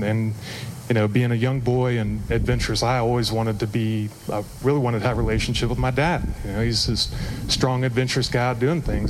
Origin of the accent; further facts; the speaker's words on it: Oklahoma, United States; So I grew up in Oklahoma, typical neighborhood.